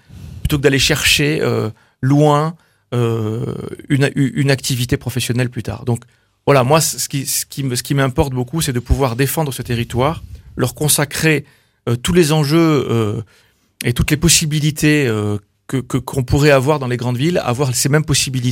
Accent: Toulouse, Occitanie, France; Donc j'ai 42 ans, je suis originaire de Toulouse.

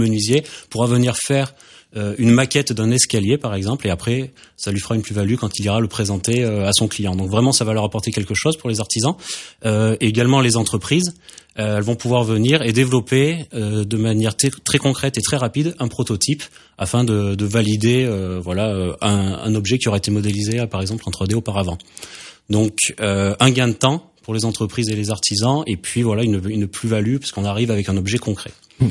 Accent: Occitanie, France; Alors moi je viens du Tarn

